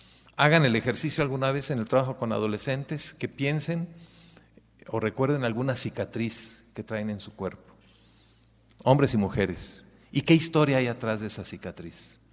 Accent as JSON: {"language": "Spanish", "region": "Guanajuato", "country": "Mexico", "said": "Soy nacido en México, entonces no crean que vengo a criticar desde fuera."}